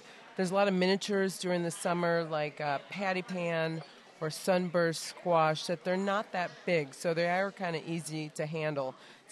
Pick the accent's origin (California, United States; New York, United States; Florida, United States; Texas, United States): New York, United States; Rochester; also born or lived in Louisiana; mother's from Louisiana, so I grew up spending summers in those states with my grandparents, and then I grew up in Rochester, New York